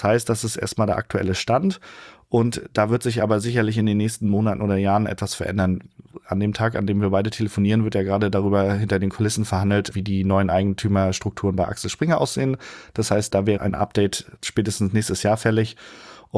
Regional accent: Rostock, Mecklenburg-Vorpommern, Germany; Ich komme aus Rostock

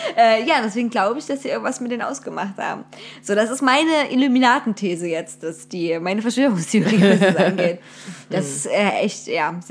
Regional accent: Saxony, Germany; ich bin auch aus Sachsen und kenne hier viele Orte nicht.

